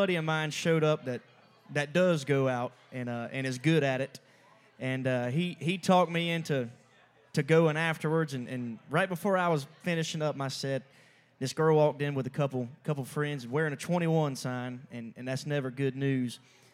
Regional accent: Pooler, Georgia, United States; Well, folks … I'm from Pooler, Georgia

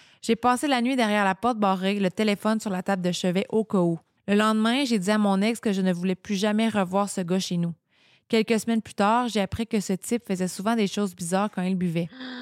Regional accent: Quebec, Canada; À l'époque, je vivais loin de mon coin de pays. Je viens de la Montérégie, mais j'étais rendue sur la Côte-Nord.

